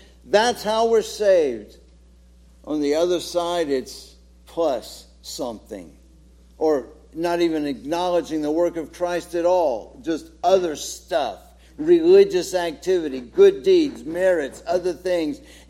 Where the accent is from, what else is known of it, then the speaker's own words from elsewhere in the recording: St. Petersburg, Florida, United States; There's a familiar hymn that, as a boy growing up in First Missionary Church in St. Petersburg, Florida, this was the hymn that we would always sing after communion.